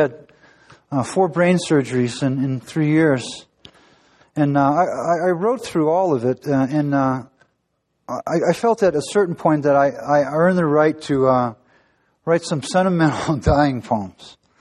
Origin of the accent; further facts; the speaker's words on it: Lorain, Ohio, United States; This is a poem I wrote for a boy who was killed in Iraq, a boy from my hometown, Lorain, Ohio.